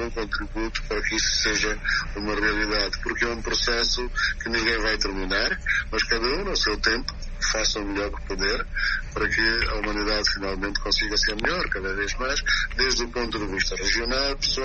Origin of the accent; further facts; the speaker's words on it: Bolama, Guinea-Bissau; aniversário da minha cidade natal, que é Bulama, né?